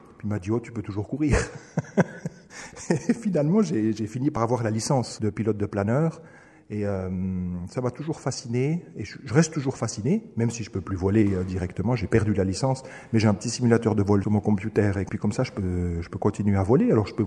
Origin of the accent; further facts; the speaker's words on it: Bôle, Neuchâtel, Switzerland; j'ai grandi à Bôle, Colombier, donc au bord du lac de Neuchâtel, et il y avait un aérodrome tout près, à 3 km à vol d'oiseau.